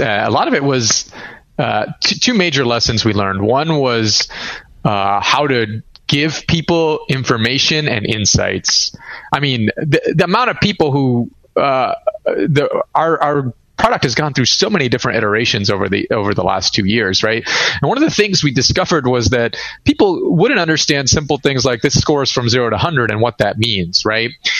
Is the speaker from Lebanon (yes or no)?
yes; Lebanon; now in United States; I grew up in Lebanon, and physical card games growing up in a remote village in Lebanon